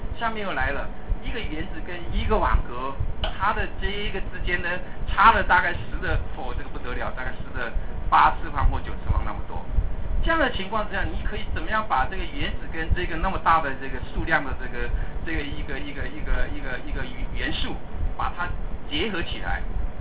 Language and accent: Chinese; Taiwan; 也许我们台湾人比较心急了一点啊